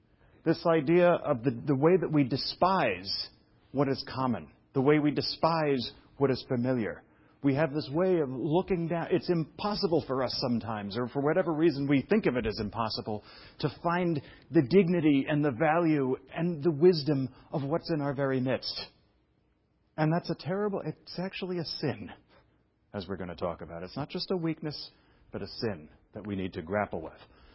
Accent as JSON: {"language": "English", "town": "Brooklyn", "region": "New York", "country": "United States", "tie": "born or raised there", "moved": "as an adult", "said": "My hometown is Brooklyn, right? And there's something about having a hometown. I haven't lived in Brooklyn for years. I actually moved out of Brooklyn at 25 years old."}